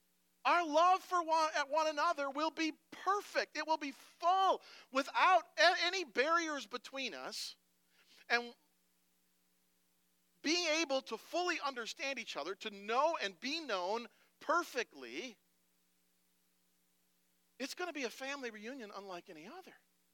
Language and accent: English; Wisconsin, United States; My home church that I grew up in Wisconsin, it closed a long time ago.